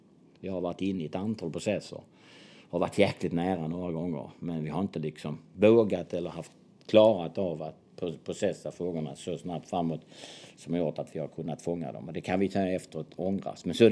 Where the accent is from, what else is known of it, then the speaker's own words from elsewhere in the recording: Kristianstad, Skåne, Sweden; Då ser jag ju en gammal handbollsspelare från Kristianstad som är uppväxt i ganska allmänna förhålla